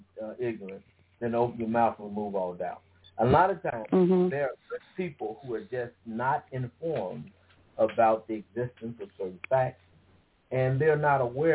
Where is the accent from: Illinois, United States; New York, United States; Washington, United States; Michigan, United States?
Illinois, United States; Chicago; Growing up in Chicago, it was clear to me he was trying to pull a number